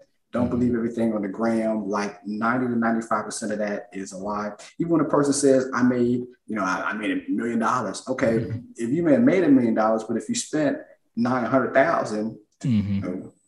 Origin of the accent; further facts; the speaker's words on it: Cincinnati, Ohio, United States; now in Jacksonville, United States; No, I'm born and raised in Cincinnati.